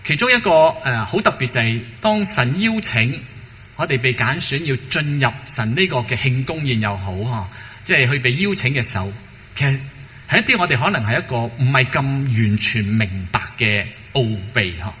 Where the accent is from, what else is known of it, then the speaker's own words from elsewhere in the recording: China; 所以我们中国人呢有句说话叫有福就同享。